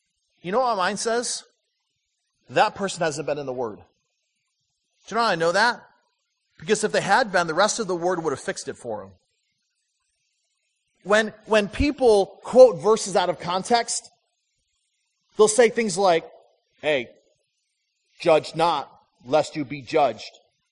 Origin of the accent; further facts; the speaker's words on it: Flint, Michigan, United States; I grew up in Flint, Michigan, and one of my good friends was Brian Forbush.